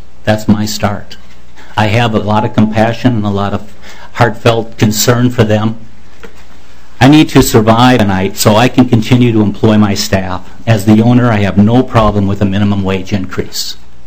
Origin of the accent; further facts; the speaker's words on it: Lake Elmo, Minnesota, United States; We're both from Lake Elmo.